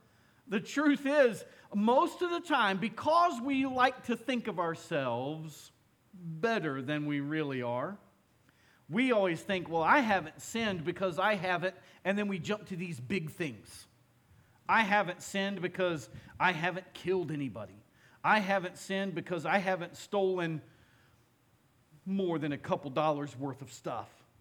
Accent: Florida, United States; I grew up in the South. I grew up in Northeast Florida, and there we have a lot of pine trees.

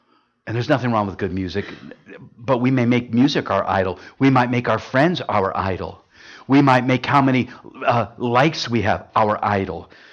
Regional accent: Huntington Beach, California, United States; You know, I was raised in Huntington Beach. I remember going to Huntington Beach High School.

